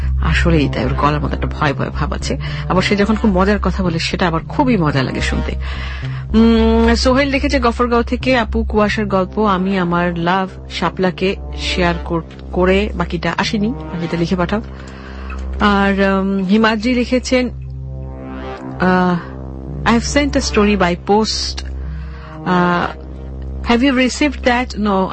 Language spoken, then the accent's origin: Bangla; Gazipur, Dhaka Division, Bangladesh; ঢাকায় মানে ঢাকা জেলায় আমার বাড়ি গাজীপুরে, আর ঢাকায় এবিসির আশেপাশেই কোথাও থাকি আমি।